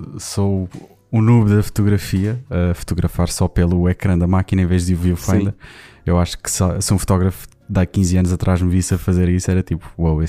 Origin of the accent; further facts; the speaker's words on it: Lisbon, Portugal; Éramos de Lisboa, ou eu sou de Lisboa